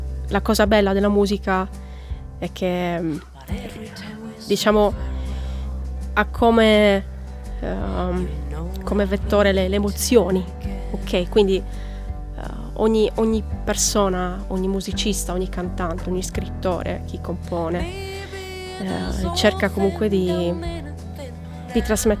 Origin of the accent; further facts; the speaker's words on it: Sardinia, Italy; la cosa bella, soprattutto della Sardegna, della mia terra